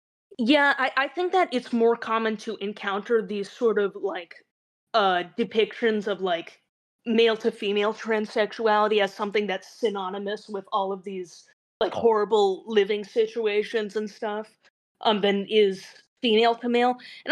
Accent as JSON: {"language": "English", "town": "Brooklyn", "region": "New York", "country": "United States", "tie": "born there", "said": "Okay, so I was born in Brooklyn, so I was like exposed to all kinds of freaky shit."}